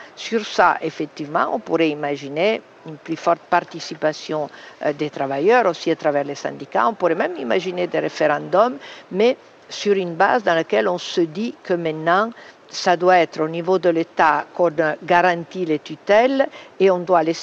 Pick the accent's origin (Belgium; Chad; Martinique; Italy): Italy; Turin, Piedmont; Moi, je viens de Turin, on avait des usines pleines. Elles sont toutes vides maintenant.